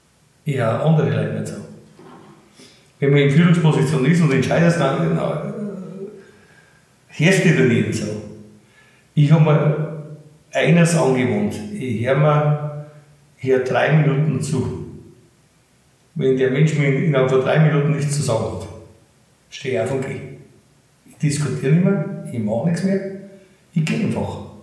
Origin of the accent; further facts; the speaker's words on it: Bavaria, Germany; Naja gut, ich bin Oberpfälzer.